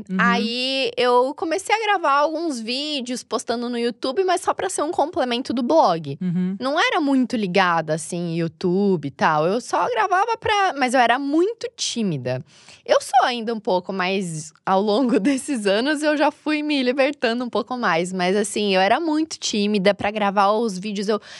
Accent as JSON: {"language": "Portuguese", "region": "Santa Catarina", "country": "Brazil", "moved": "as an adult", "lives_now": "São Paulo, Brazil", "said": "Bom, eu tenho 31 anos, vim de Santa Catarina. Agora eu tô morando aqui em São Paulo, já faz uns 5 anos."}